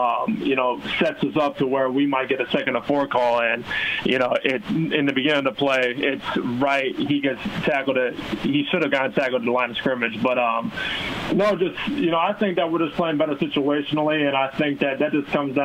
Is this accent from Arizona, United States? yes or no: yes; Scottsdale, Arizona, United States; also born or lived in Madison, Wisconsin; Yeah, so I was born in Madison, Wisconsin. Both my parents went to University of Wisconsin. And then, you know, my eighth grade year, our family decided to move out to Scottsdale, Arizona.